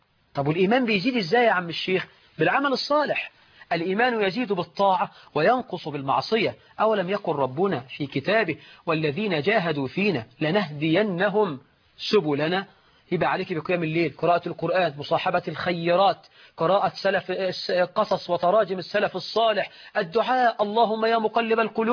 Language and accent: Arabic; Egypt